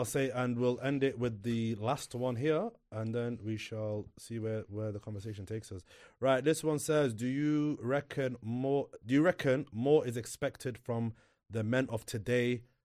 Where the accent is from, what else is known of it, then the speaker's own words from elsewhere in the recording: Sheffield, Yorkshire and the Humber, United Kingdom; I'm from Sheffield, innit?